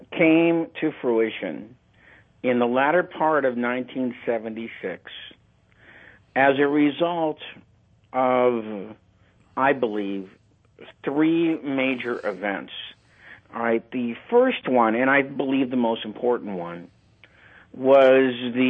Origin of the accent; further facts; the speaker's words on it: Erie, Pennsylvania, United States; I was at a bar in my hometown of Erie, Pennsylvania